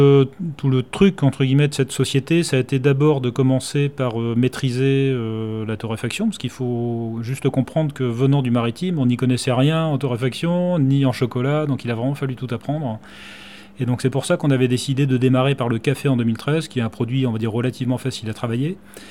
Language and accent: French; Brittany, France; Et en tant que Breton, quand on regarde en face, on voit rapidement New York en zone commerciale.